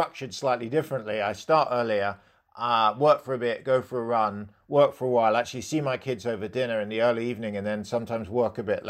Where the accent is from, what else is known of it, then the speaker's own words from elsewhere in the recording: United Kingdom; I mean, being British, you know, many times I've come into work with a stinking hangover